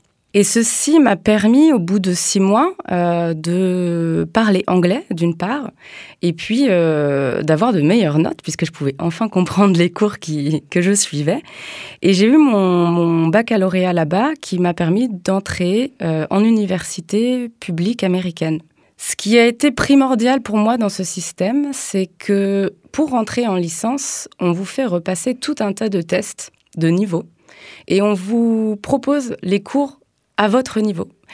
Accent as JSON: {"language": "French", "region": "Île-de-France", "country": "France", "said": "J'ai 34 ans aujourd'hui, je suis d'origine d'Île-de-France."}